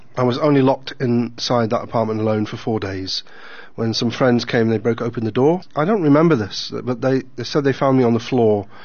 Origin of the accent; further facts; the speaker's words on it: South Africa; now in United Kingdom; I was raised in South Africa to be polite, to have respect for your elders, to never swear